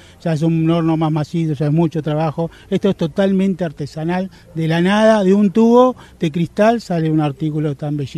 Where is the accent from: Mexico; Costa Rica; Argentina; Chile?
Argentina; moved away as an adult; now in Spain; cuando yo tenía 20 años, ya tengo 46, hace 26 años que me dedico a esto, soy argentino, hace 14 que estoy aquí en España